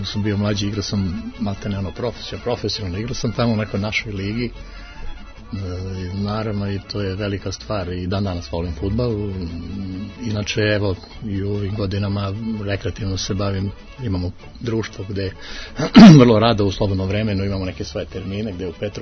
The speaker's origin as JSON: {"language": "Serbian", "country": "Serbia", "said": "mi smo pevači iz Srbije"}